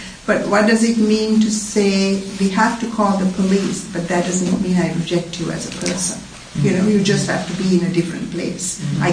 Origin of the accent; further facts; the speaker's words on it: Sri Lanka; English is a second language; I'm from Sri Lanka, which is predominantly Buddhist, though I wasn't born, I was born Muslim.